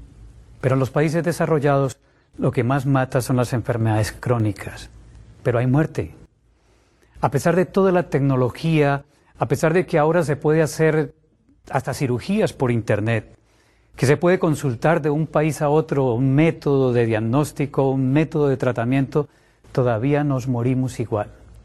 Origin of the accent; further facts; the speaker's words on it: Colombia